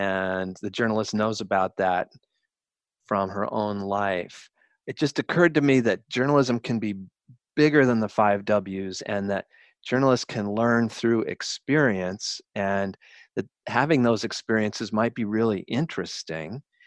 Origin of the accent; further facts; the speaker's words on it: Colorado, United States; moved away; I'm from Colorado and miss it, so I'm always looking for a way to go back and spend more time there.